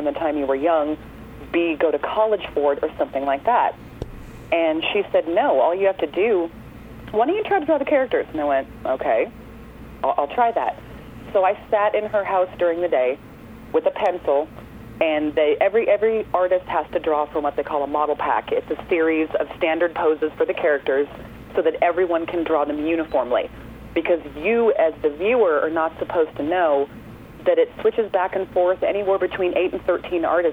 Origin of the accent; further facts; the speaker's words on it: San Jose, California, United States; I grew up near San Francisco in San Jose